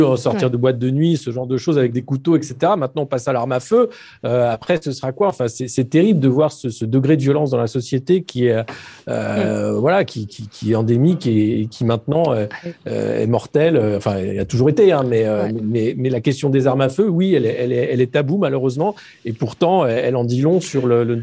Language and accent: French; Dijon, Bourgogne-Franche-Comté, France; On se rappelle du règlement de compte à Dijon, qui est ma ville natale